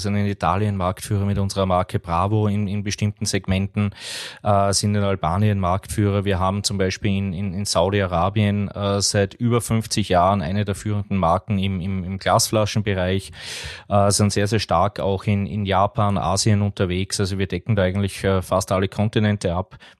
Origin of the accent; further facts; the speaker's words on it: Austria; Aus dem schönen Österreich, man hört es mir an, mit meinem Dialekt.